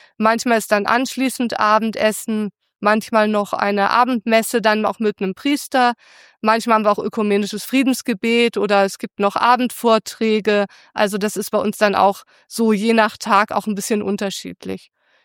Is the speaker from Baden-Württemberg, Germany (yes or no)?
no; Hamburg, Germany; Ich bin in Hamburg aufgewachsen, komme aus der Großstadt. Also so, dass von daher Stadt für mich schon was sehr Vertrautes hat. Und ich komme jetzt aus einer Familie, die ich jetzt nicht unbedingt als religiös bezeichnen würde.